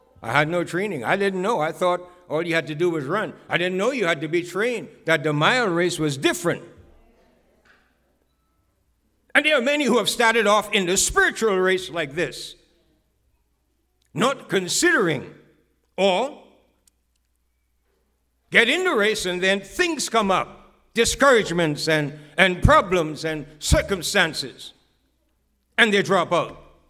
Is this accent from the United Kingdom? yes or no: no; West End, Grand Bahama, Bahamas; we had a big race coming up with a competition from the next village, 8 Mile Rock, against West End, my hometown.